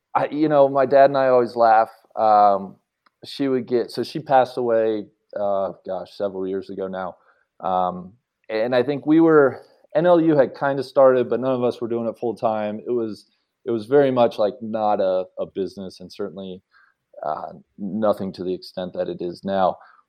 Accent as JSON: {"language": "English", "town": "Cincinnati", "region": "Ohio", "country": "United States", "tie": "born or raised there", "said": "I grew up in Cincinnati, did a couple very, you know, those week-long clinics"}